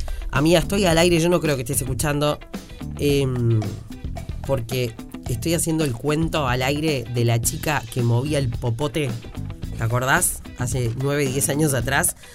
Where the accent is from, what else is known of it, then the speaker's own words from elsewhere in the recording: Uruguay; O sea, soy uruguaya, pero lo pagamos.